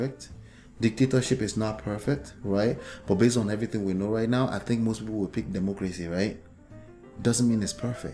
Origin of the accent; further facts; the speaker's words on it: Nigeria; no offense to Nigerians, I'm Nigerian, is raising kids in Nigeria is better than raising kids in America.